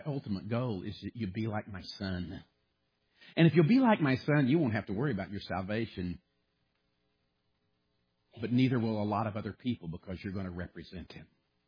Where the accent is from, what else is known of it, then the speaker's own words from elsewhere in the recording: Illinois, United States; also born or lived in Kentucky; I'm from Kentucky, but I've never liked Kentucky basketball. And after watching that game, I was pulling for Wisconsin. They're a Big Ten school. I grew up in Illinois.